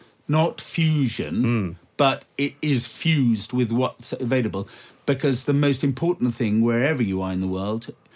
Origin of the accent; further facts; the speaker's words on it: Singapore; also born or lived in Malaysia / Indonesia / Thailand; Because I was born and brought up in the Far East.